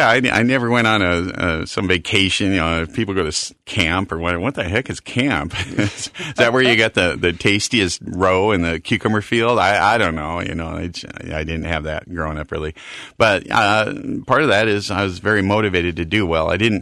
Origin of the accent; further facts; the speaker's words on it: Mount Vernon, Washington, United States; born there; Yeah, I was born in Mount Vernon and out on the – we lived out by the tulip fields.